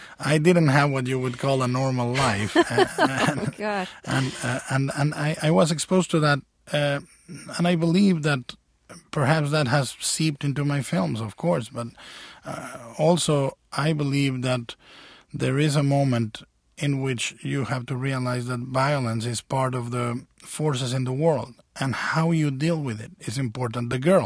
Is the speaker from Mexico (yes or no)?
yes; Mexico; All of it. I saw basically everything in my daily life. No domestic violence, but I did see a lot of violence on the street. I saw, you know, Mexico is not exactly a very guarded society.